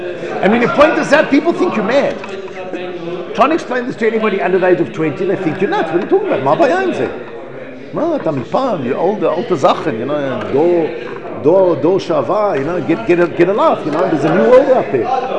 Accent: South Africa; I remember growing up in South Africa, that was everyone's dream, was to live in America.

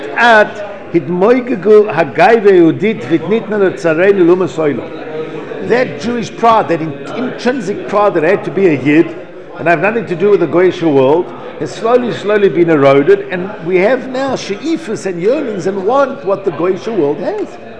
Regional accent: South Africa; I remember growing up in South Africa, that was everyone's dream, was to live in America.

